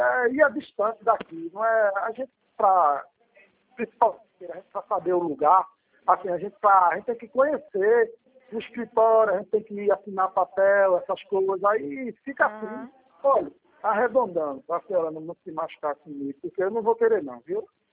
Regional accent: Recife, Pernambuco, Brazil; eu moro aqui, sou de Recife

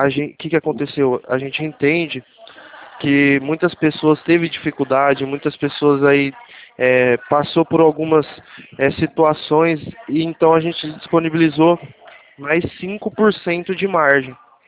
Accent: Sumaré, São Paulo, Brazil; Sou daqui de Sumaré mesmo. Estou localizado aqui próximo ao fórum.

